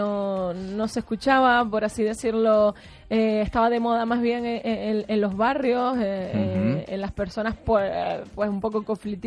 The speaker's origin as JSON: {"language": "Spanish", "country": "Spain", "said": "nosotros somos españolas"}